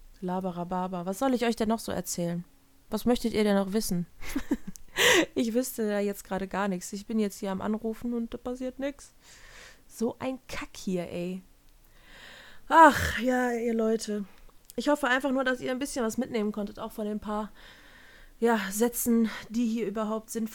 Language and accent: German; Hesse, Germany; in den Süden von Hessen, wo ich herkomme quasi